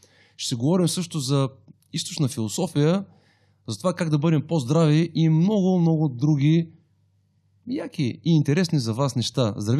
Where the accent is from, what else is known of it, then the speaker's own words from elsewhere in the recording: Burgas, Burgas Province, Bulgaria; за мен е гордо да съм кореняк бургазлия